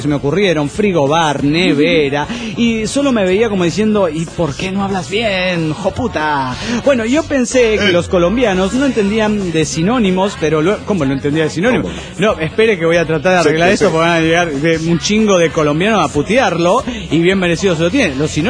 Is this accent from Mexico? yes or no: yes; Guadalajara, Jalisco, Mexico; de Guadalajara, Jalisco, México.